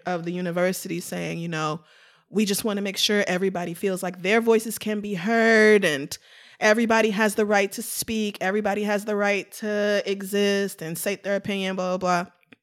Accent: the South, United States; now in New York, United States; I grew up in the South, I never knew a Jewish person ever.

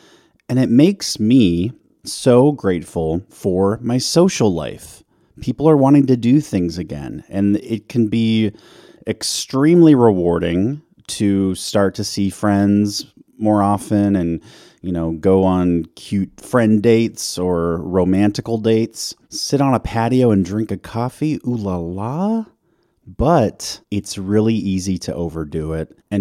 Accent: United States; now in Pacific Northwest, United States; Do you think you and I are sort of like doubly Western centric because we're American and we live in the Pacific Northwest?

